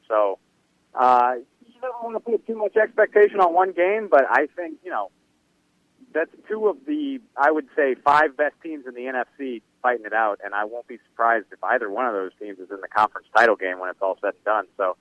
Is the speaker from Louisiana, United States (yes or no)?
yes; New Orleans, Louisiana, United States; everybody from Dallas hates me because I'm from New Orleans.